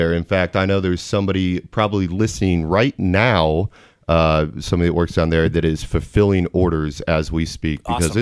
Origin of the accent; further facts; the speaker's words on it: Kansas City, Missouri, United States; We're all from Kansas City. We want to take care of our community.